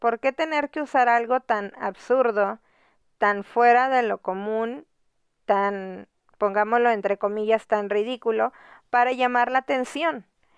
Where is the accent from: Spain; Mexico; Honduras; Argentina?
Mexico; Monterrey, Nuevo León; soy de Monterrey, México, y soy mamá de Elías y Eva